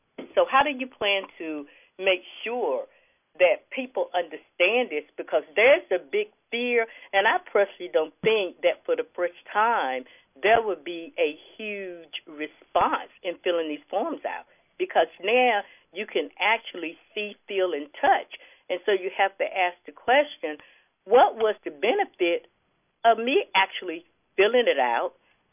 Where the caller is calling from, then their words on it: Raleigh, North Carolina, United States; I'm from Raleigh, North Carolina, and I have three questions I would like to ask.